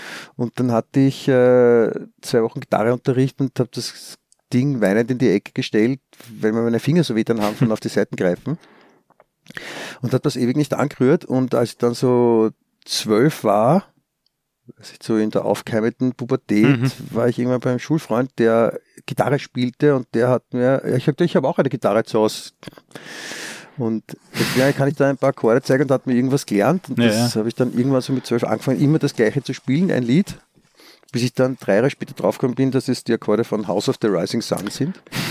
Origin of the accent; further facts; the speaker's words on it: Vienna, Austria; also born or lived in Stuttgart, Germany; Ich bin in Wien aufgewachsen, ja. Ich bin Passdeutscher, yeah. In Deutschland geboren. Habe den deutschen Pass noch immer.